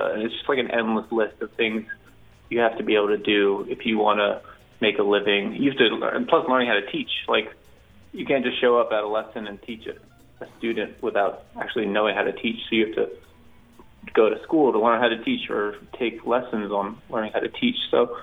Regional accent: Pittsburgh, Pennsylvania, United States; So I'm from Pittsburgh originally, and lived here forever.

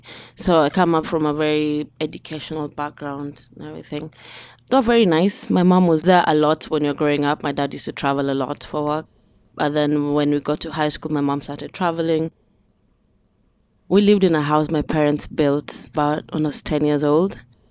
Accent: Nairobi, Kenya; born there; And I was born in Nairobi, Kenya.

